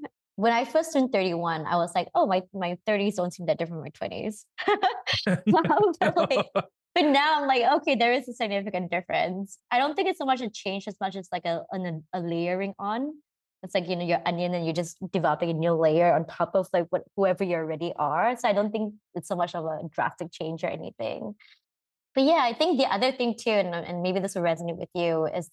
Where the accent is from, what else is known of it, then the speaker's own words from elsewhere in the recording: Singapore; how does being Singaporean and growing up in Singapore change and fed into the work that I did?